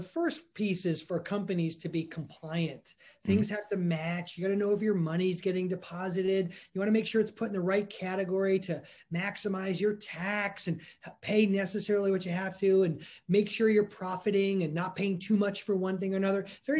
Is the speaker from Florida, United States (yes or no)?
no; Ohio, United States; So I'm from Ohio.